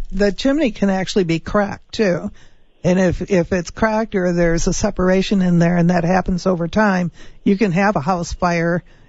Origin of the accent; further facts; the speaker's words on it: Chicago, Illinois, United States; now in Arizona, United States; I'm from Chicago. We used our fireplaces a lot, and annually you would have a chimney sweep come and clean out your fireplace.